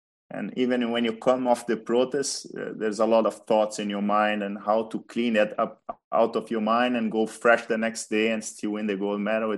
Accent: Rio de Janeiro, Brazil; English is a second language; I think these last 2 games, I enjoyed a lot because Rio was my home country and it was a lot of energy.

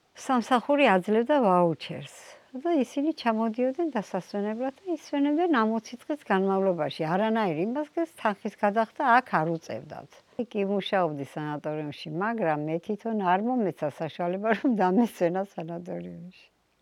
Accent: Tskaltubo, Imereti, Georgia; born there; დავიბადე სოფელ წყალტუბოში 1952 წელს.

